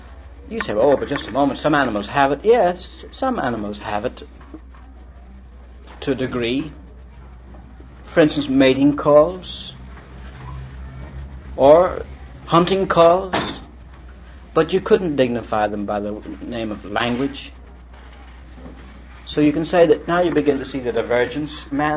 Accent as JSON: {"language": "English", "country": "Ireland", "tie": "born there", "said": "Well, I as a human being can say I'm Irish by birth"}